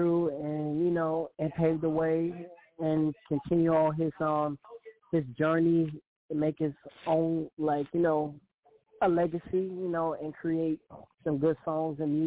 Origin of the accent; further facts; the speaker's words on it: Gary, Indiana, United States; And that's when I went out to the C Hall in my hometown of Gary, Indiana, started to play the spare change